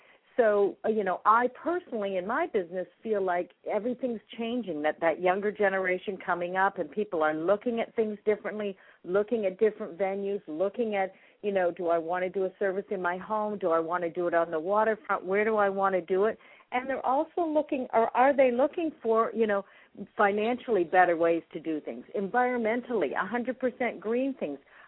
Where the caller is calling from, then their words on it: Chicago, Illinois, United States; I'm calling from Chicago.